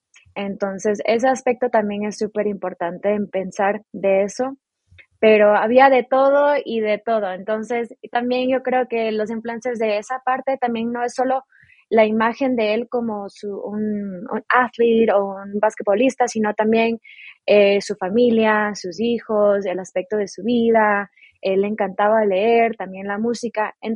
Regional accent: Ecuador; also born or lived in Miami; now in Prague, Czech Republic; Y ahora vivo en Praga, antes vivía en Miami. Soy originalmente de Ecuador, pero sí, ahora ya tengo 2 años viviendo en Praga

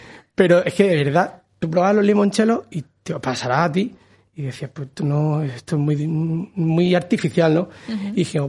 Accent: Murcia, Region of Murcia, Spain; Si somos muy de Murcia, también tenemos que conocer nuestra historia.

